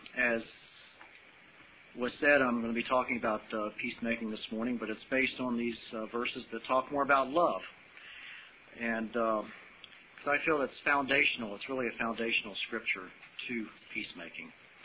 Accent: Waynesboro, United States; I come from Waynesboro, which is just seems like one neighborhood away

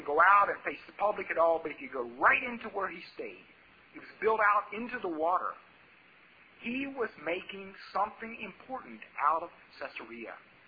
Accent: Kentucky, United States; born there; also born or lived in Hagerstown, Maryland / Page County, Virginia / Italy; I was born in Kentucky, and I lived 2 years, well, maybe a little bit more, known in Hagerstown, Maryland. And another chunk of my life in the Appalachian part of Virginia, one of those in Page County. Lived 13 years with my family in Italy.

